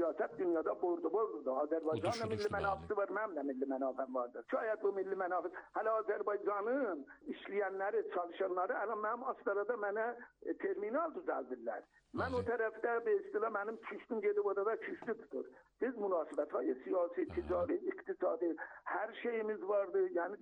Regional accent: Iran; Biz İranlıyıq.

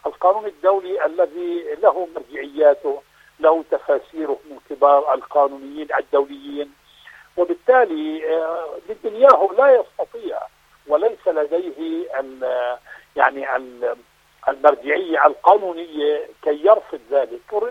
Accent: Palestine; وهذه المعركة بقدر ما نحشد لها كفلسطينيين من أدوات نجاح

